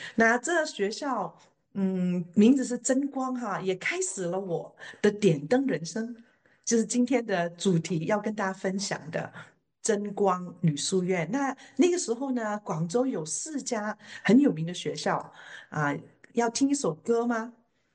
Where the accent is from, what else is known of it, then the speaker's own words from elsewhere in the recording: Hong Kong; 那我爸爸那个时候在广州，所以我们大部分在香港读书长大。那前面的14年都是每年假期就去回广州去看爸爸